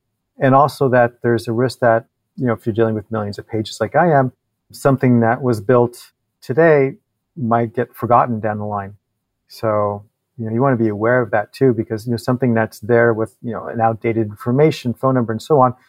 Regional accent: Montreal, Quebec, Canada; I'm from Montreal

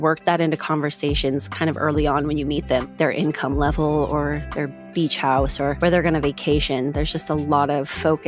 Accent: California, United States; I grew up in Orange County, California. Orange County is kind of its own weird little world, and money is a big deal there.

